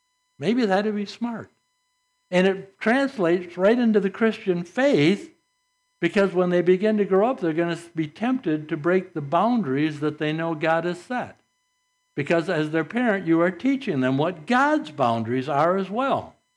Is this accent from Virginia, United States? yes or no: no; Saginaw, Michigan, United States; Well, we grew up in Saginaw.